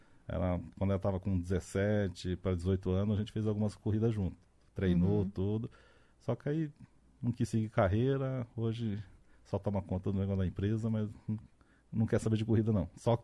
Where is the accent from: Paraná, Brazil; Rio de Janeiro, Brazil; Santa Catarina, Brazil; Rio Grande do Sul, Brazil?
Paraná, Brazil; Londrina; No caso, sou de Londrina, então eu prefiro a pista de Londrina.